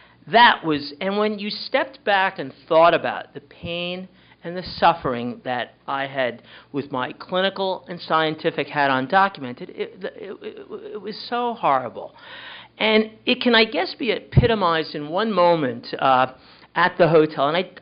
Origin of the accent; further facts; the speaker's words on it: United States; awkward being an American physician.